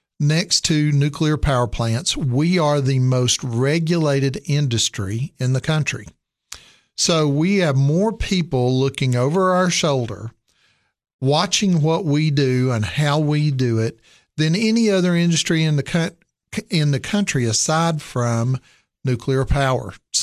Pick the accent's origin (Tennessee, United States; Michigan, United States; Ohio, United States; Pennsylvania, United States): Tennessee, United States; Johnson City; I'm originally from Johnson City. I grew up there